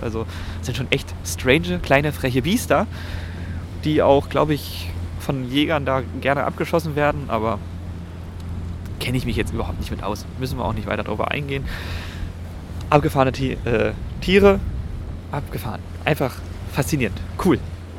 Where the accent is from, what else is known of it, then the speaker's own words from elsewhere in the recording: Brandenburg, Germany; da sind wir Brandenburger, was weiß ich, oder Mitteldeutsche